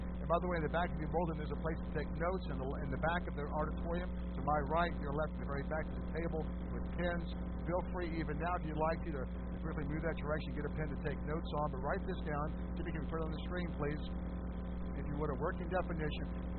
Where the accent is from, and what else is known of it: Canada; born there